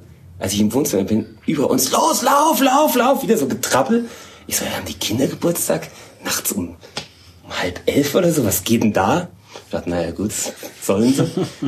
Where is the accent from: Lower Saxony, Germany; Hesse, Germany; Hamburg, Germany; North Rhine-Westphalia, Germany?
Hesse, Germany; Frankfurt; Als Frankfurter sowas nicht sagen.